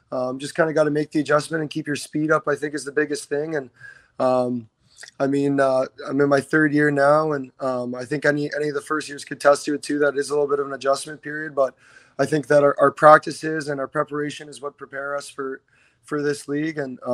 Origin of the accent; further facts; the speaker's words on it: Kitchener, Ontario, Canada; it was especially my dream growing up in Kitchener, coming to the Odd on Friday nights.